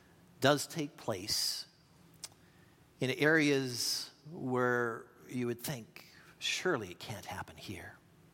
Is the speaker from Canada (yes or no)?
yes; Regina, Saskatchewan, Canada; also born or lived in Moose Jaw; I was born in Moose Jaw, but I grew up in Regina, and I've pastored churches in Regina, in Moose Jaw and Regina